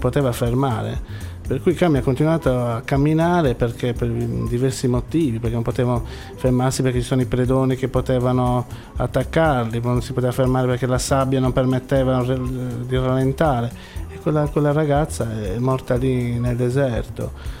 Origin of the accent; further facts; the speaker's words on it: Senegal; now in Cagliari, Italy; Io sono senegalese ma mi sento anche cagliaritano, mi sento parte di questa città